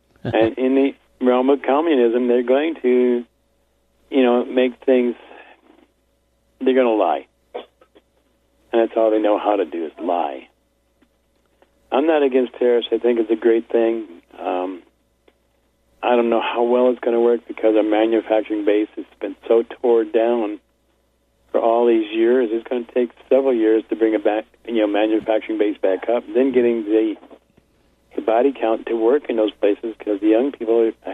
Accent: Illinois, United States; I remember growing up in Illinois.

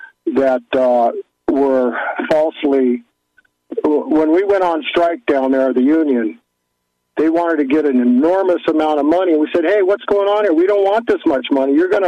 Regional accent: Fairbanks, Alaska, United States; Yeah, actually, I'm from Fairbanks, Alaska, but I'm down here on a working vacation.

